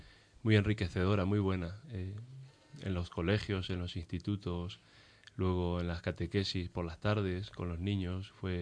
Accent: Argentina; now in Spain; Pues yo tengo 30 años y vengo de Argentina. He nacido en Argentina y llevo 10 años en España viviendo.

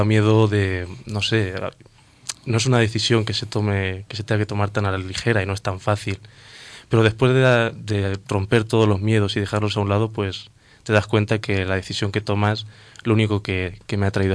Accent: Villarrobledo, Castilla-La Mancha, Spain; Yo tengo 21 años y soy de Villarrobledo

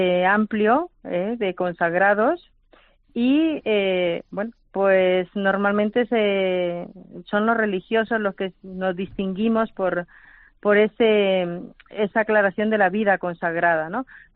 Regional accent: El Salvador; now in Spain; Llevo en España desde el año 1994, yo soy salvadoreña

